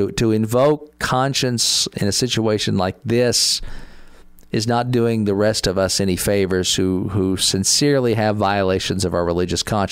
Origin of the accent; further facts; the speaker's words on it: Kentucky, United States; I'm always glad when we can share one of these that's from my home state, the state where we broadcast from, the lovely state of Kentucky.